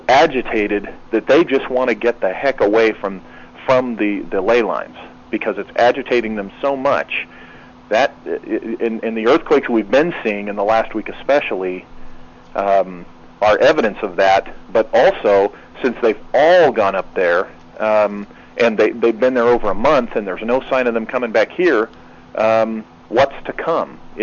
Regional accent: California, United States; growing up in California

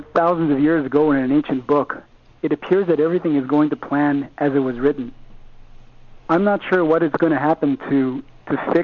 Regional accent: Canada; speaking as a Canadian

